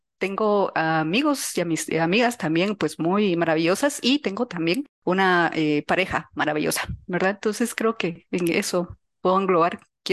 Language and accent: Spanish; Guatemala; Soy una mujer guatemalteca